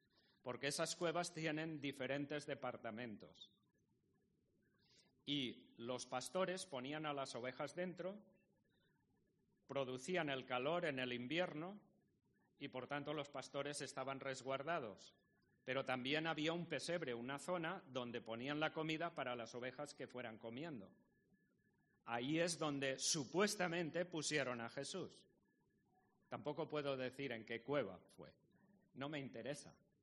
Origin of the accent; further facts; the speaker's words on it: Valencian Community, Spain; la Ruta del Bacalao. Es una zona llena de discotecas. La primera discoteca que se construyó fue la de mi pueblo. Yo tenía 16 años, trabajaba en un supermercado de mis padres.